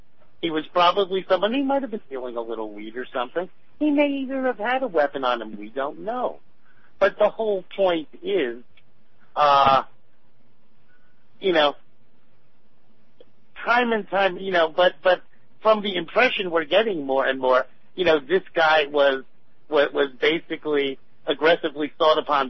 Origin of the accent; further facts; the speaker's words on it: New York, United States; I mean, you know, I'm a New Yorker. I've spent most of my life in New York